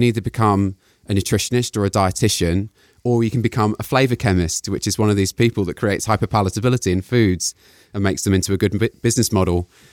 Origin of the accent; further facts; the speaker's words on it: United Kingdom; now in San Jose, United States; So yeah, I'm British, obviously. I came to the West Coast in 2001